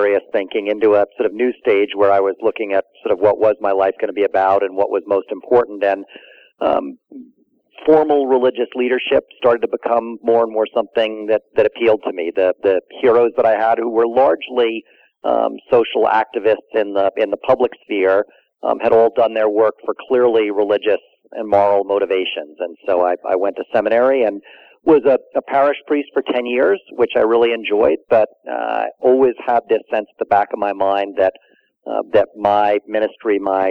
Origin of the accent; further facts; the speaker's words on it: New York, United States; No, I grew up in New York making fun of New Jersey, and then ended up out here 20 years ago. But I grew up in New York